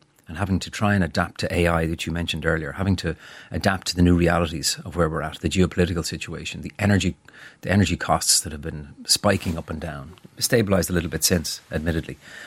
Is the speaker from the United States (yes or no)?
no; Leinster, Ireland; You know, I'm from County Wexford, which is a holiday county.